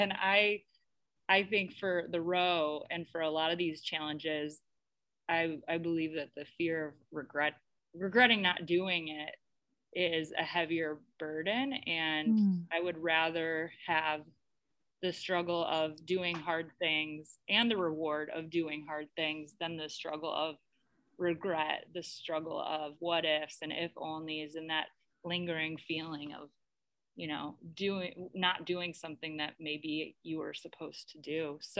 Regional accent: Ohio, United States; So I am from Ohio originally

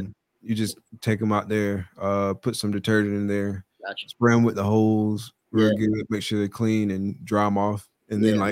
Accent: Georgia, United States; I've been in this area basically my whole life. We come from Georgia.

